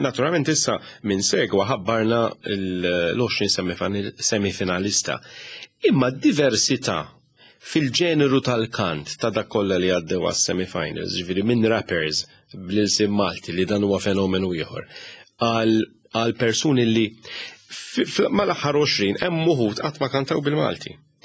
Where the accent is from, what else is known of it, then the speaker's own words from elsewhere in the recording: Mosta, Northern Region, Malta; pereżempju jien ġej mill-Mosta.